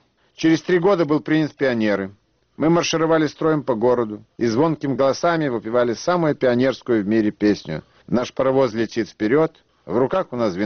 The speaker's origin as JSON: {"language": "Russian", "town": "Odesa", "region": "Odesa Oblast", "country": "Ukraine", "tie": "born or raised there", "said": "Мы вернулись в Одессу, в родной город."}